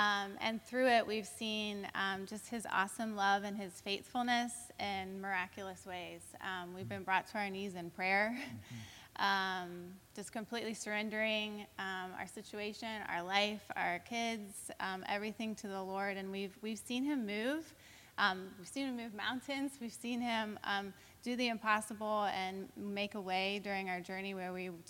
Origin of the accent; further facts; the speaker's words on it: Columbus, Ohio, United States; now in Cincinnati, United States; Okay, we grew up in the Columbus area. We met when I was 15, he was 17, went to a few proms together. We both wound up at Miami University and ultimately ended up in Cincinnati where we've put roots down.